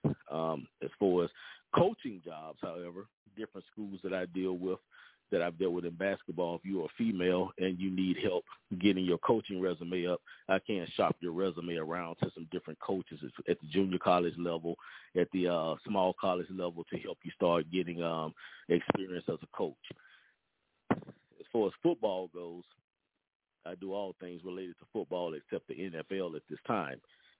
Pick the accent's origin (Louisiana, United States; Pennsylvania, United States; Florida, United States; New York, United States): Louisiana, United States; Speaking of the TBL, last year, my home state team, close to my hometown, the Shreveport Mavericks, Shreveport Mavericks, they won the whole thing for the TBL.